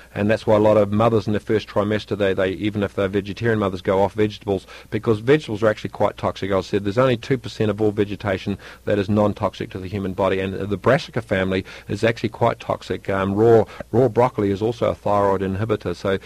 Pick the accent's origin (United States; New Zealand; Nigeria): New Zealand; I'm a Kiwi farmer.